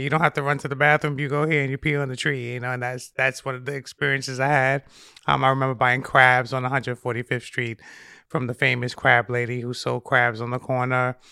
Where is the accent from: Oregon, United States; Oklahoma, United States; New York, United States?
New York, United States; Well, I grew up in the Bronx. The first part of my life actually started in Harlem. So from Harlem to the Bronx with my grandparents.